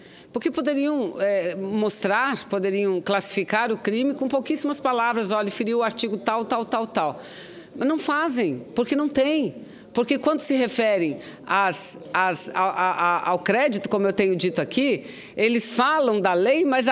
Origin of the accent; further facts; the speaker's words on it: Parintins, Amazonas, Brazil; lá da minha terra, lá da Ilha Tupinambaranda de Parintins